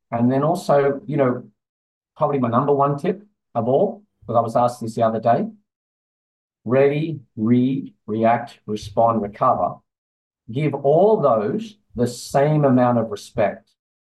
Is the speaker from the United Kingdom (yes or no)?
no; Australia; Or finish the flip turn, I think you're saying, and I'm Australian.